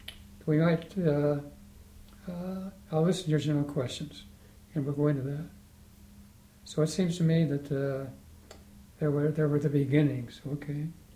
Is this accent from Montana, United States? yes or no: yes; Helena, Montana, United States; I was born and raised in Helena, Montana. Graduated Catholic high school and Catholic grade school there.